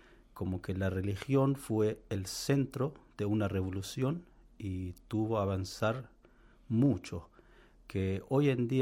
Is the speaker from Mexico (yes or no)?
no; Iran; first language Persian; Spanish is a second language; casi como 90 millones en mi país, que después tenemos los países alrededores, vecinos, que antiguamente también pertenecían al Imperio Persa.